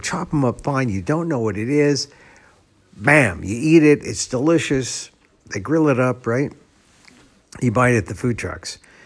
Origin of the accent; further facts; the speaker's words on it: Philippines; And I have often cheated on Filipino food because, well, I'm Filipino.